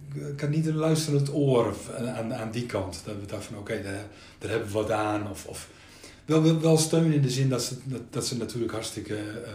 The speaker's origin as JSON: {"language": "Dutch", "town": "Zwolle", "region": "Overijssel", "country": "Netherlands", "said": "ik kwam uit Zwolle, daar was het sowieso niet praten over gevoelens, zeker niet."}